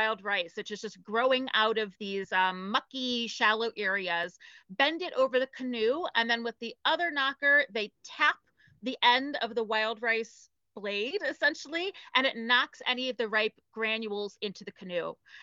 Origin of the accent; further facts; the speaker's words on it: Ohio, United States; I'm from Ohio originally, so we know corn out there.